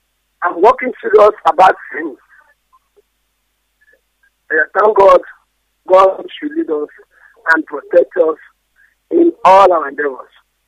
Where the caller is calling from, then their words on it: Port Harcourt, Rivers, Nigeria; And I'm calling from Ugocha, Port Harcourt.